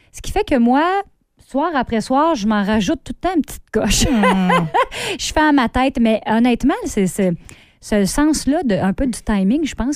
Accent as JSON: {"language": "French", "town": "Cap-de-la-Madeleine", "region": "Quebec", "country": "Canada", "said": "Oui, je viens du Cap de la Madeleine, en fait."}